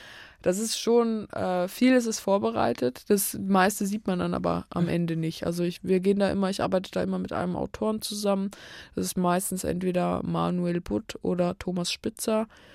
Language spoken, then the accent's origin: German; Switzerland; Na, der Vorteil, würde ich sagen, war, dass ich als Schweizerin eine extrem strenge und präzise Grundbildung